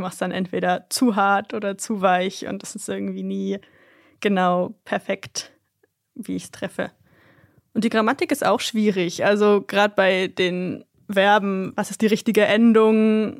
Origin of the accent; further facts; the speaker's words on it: Germany; Und eben für mich als Deutsche geht's noch eher, aber wenn du das CH schon gar nicht kennst, das gibt es ja in vielen Sprachen gar nicht, dann bist du da ganz schön beschäftigt.